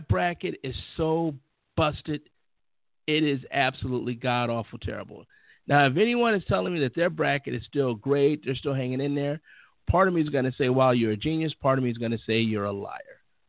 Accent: Chicago, Illinois, United States; Believe me, I lived in Chicago. I grew up in Chicago. My dad, we went to all the games.

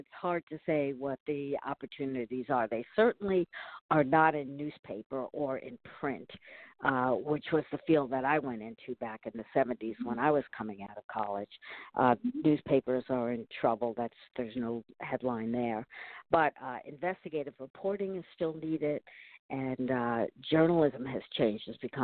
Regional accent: Albany, New York, United States; Yes, at the University at Albany. That's my hometown. And I was there for almost 10 years.

